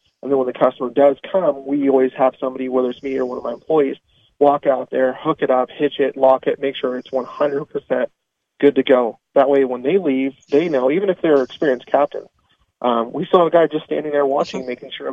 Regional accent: Portland, Oregon, United States; I'm from the Northwest in Portland, and we go out to the coast, and boats can go out there.

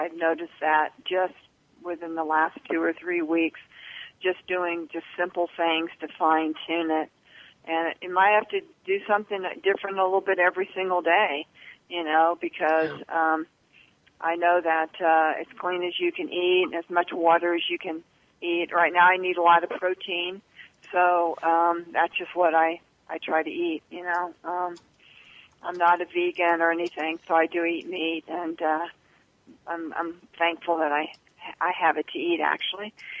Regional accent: Sedona, Arizona, United States; I'm from Sedona.

